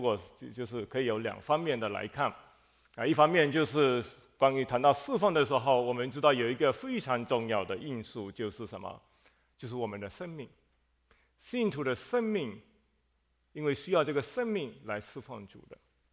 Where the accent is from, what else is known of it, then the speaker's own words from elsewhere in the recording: Malaysia; accent: Fuzhou-accented Mandarin; 我是马来西亚来的我这个国语是福州话的国语所以请大家见谅就是说我的国语不是标准的